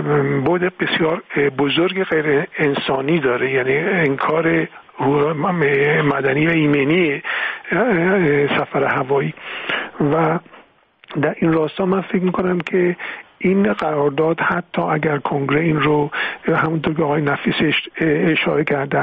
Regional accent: Iran

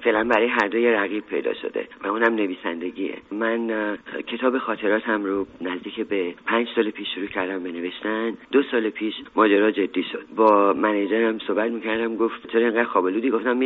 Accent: Iran; با من که یک ایرانی هستم و لهجه دارم

